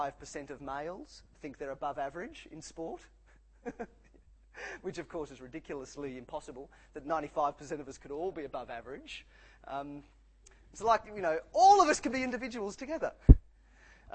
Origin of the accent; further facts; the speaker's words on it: Australia; middle-class Australians see ourselves, upper-middle-class Australians see ourselves as Aussie battlers